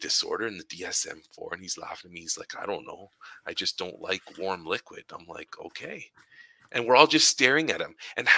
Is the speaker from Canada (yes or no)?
yes; Ottawa, Ontario, Canada; so I grew up in Ottawa on the south side, and Leitrim Arena was my home arena.